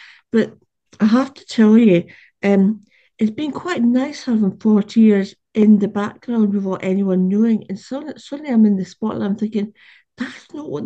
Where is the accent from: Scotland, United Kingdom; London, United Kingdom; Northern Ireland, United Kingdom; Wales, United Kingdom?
Scotland, United Kingdom; Stonehaven; I'm from Stonehaven, south of Aberdeen.